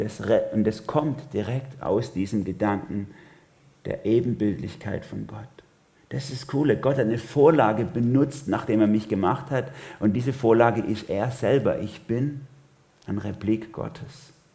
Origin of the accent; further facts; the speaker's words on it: Germany; born there; ich bin in Deutschland geboren, in diese Familie hinein, in eine bestimmte Kultur, in ein bestimmtes Milieu hinein.